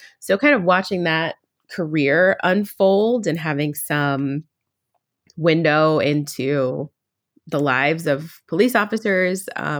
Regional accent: New Jersey, United States; So I grew up in Central Jersey, went to college up in Massachusetts.

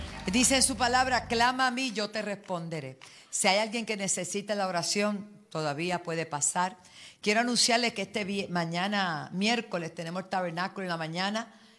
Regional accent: Bayamón, Puerto Rico; que somos de Bayamón

